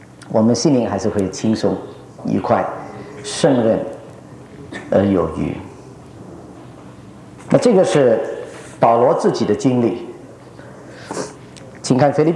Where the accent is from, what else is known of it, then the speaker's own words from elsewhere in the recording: China; 好像我们中国人烧菜 everything 每一件 都下点盐